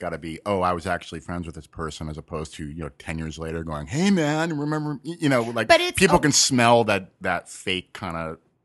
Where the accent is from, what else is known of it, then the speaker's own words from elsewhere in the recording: Malibu, California, United States; There wasn't a high school when I grew up there. I grew up in Malibu.